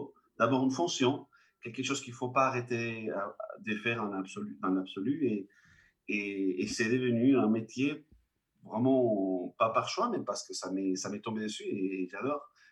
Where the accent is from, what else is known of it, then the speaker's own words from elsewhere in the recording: Venezuela; j'étais tout petit chez nous au Venezuela, donc je suis vénézuélien, je suis né au Venezuela et j'ai grandi avec mon grand-père en fait.